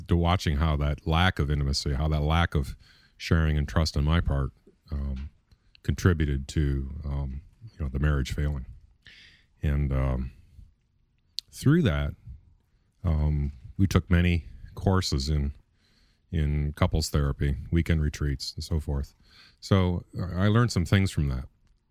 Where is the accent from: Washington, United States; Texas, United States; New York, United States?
Texas, United States; Austin; I'm a sex and love addict. I'm from Austin, Texas.